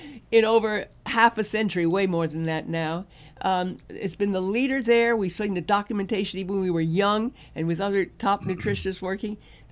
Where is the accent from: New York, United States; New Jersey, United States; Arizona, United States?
New York, United States; Brooklyn; born there; Brooklyn, where I'm born.